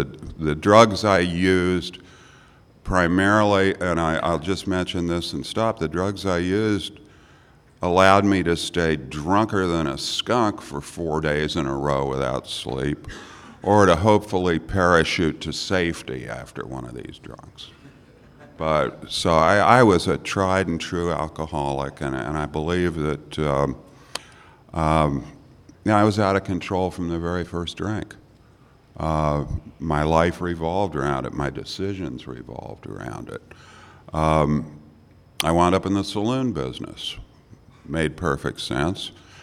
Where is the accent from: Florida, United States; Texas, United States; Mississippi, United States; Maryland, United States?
Florida, United States; Mount Dora; Hi, everyone. … from Mount Dora, Florida.